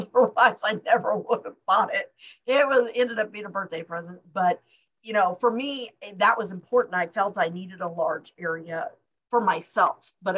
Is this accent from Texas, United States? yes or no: yes; Live Oak, Texas, United States; I grew up in Live Oak, Texas, which is just outside of San Antonio.